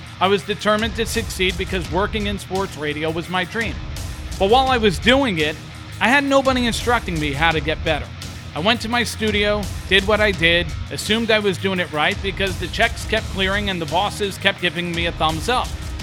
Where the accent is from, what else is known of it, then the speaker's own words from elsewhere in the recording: New York, United States; I was offered a chance to produce for my hometown radio station, WFAN.